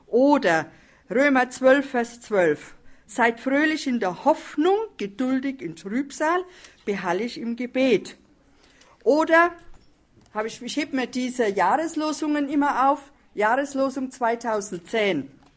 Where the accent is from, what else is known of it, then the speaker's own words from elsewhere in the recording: Frankenthal, Rhineland-Palatinate, Germany; Aber wir kommen aus der Pfalz, Frankenthal in der Pfalz, Worms, Ludwigshafen